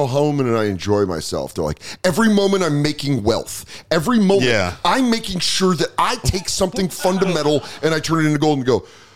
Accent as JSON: {"language": "English", "region": "Colorado", "country": "United States", "tie": "born or raised there", "said": "People losing their accents to me is crazy because I grew up in Colorado where everyone's like, hello, how are you doing?"}